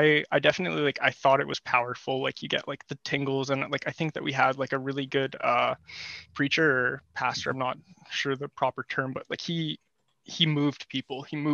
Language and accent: English; Manitoba, Canada; I was living in the city, and we were not living in I'm from Manitoba.